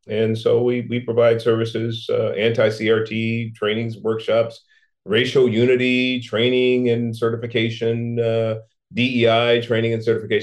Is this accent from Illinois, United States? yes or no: no; San Francisco, California, United States; My life story begins in San Francisco. I was born and raised in the Hunters Point Projects in San Francisco in the 1960s. Was a boy from the hood, a crazy hoodlum type growing up.